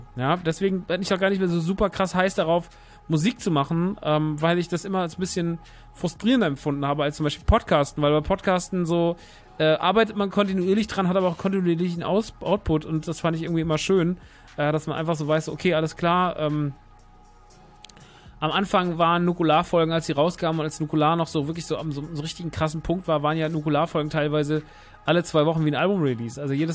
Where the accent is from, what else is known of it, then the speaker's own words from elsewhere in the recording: Rodgau, Hesse, Germany; Rottgau ist ja meine alte Heimat.